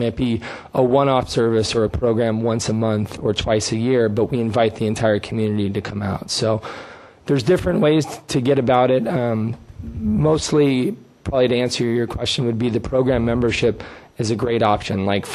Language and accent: English; Glendale, California, United States; ever since I was a child growing up in Glendale, California, and going to the Glendale YMCA